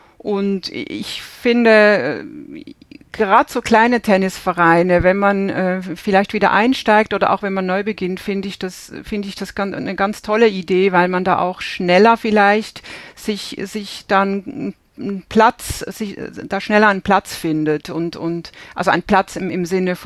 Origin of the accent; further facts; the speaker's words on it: Basel, Basel-Stadt, Switzerland; Ich bin aus Basel, aus dem Nachbarort von Roger Federer und bin auch in einer absoluten Tennisfamilie aufgewachsen.